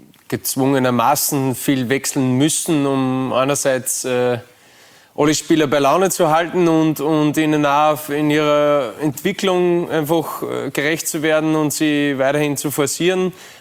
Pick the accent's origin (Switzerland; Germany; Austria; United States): Austria; man hat das natürlich von außen nur als Österreicher mitverfolgt in der deutschen Bundesliga.